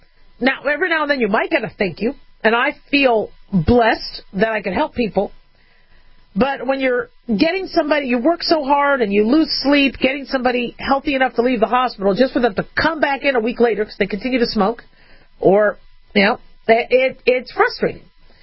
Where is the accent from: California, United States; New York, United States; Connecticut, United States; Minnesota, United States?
California, United States; born there; I mean, I was born in California. Went back there for my last year of medical school at UCLA. It's one of my favorite states.